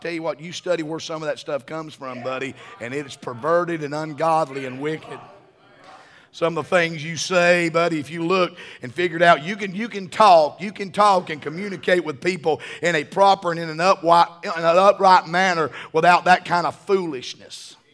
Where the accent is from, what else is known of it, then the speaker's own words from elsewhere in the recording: Southern United States, United States; And we're from the South.